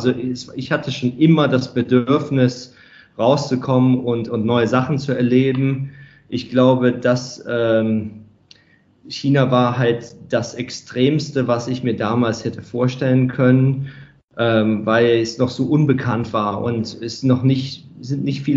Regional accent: Düsseldorf, North Rhine-Westphalia, Germany; ich komme selbst aus Düsseldorf.

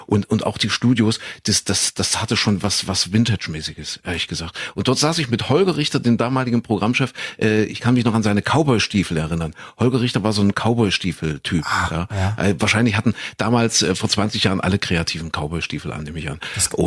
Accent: Köthen, Saxony-Anhalt, Germany; ich bin ja groß geworden in Sachsen-Anhalt in Kuhköthen

